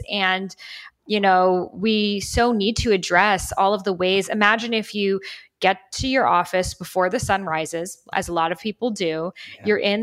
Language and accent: English; Boston, Massachusetts, United States; now in Miami, United States; growing up in Boston, which is very cold and wintry all the time, I just like knew in my bones, I'm like, I am not supposed to be here.